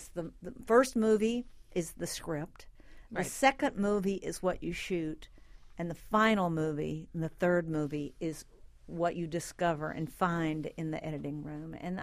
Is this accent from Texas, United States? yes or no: yes; Texas, United States; I'm actually a Texan.